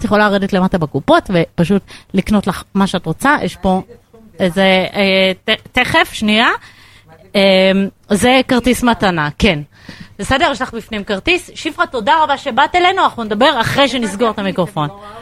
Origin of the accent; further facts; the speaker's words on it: Bnei Brak, Central District, Israel; born there; הסתובבתי ברבי עקיבא, עיר הולדתי בבני ברק